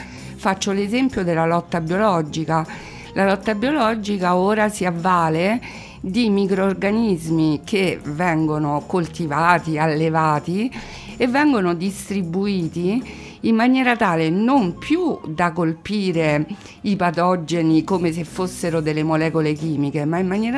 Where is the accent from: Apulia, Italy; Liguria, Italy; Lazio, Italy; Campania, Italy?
Lazio, Italy; Latina; Sono nata e cresciuta a Latina, Agropontino, zona di bonifica degli anni 30, con nonni veneti dall'altra parte, da parte di madre, bonificatori.